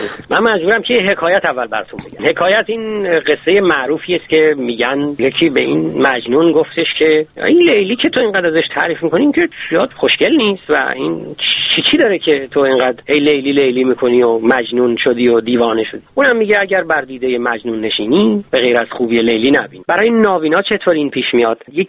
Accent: Iran; now in Germany; ما هم دیگه رو خیلی وقت بود میشناختیم از ایران و من اومدم به آلمان

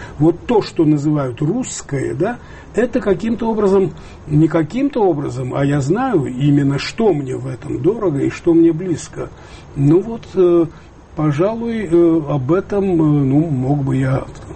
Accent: Georgia; но и как грузин.

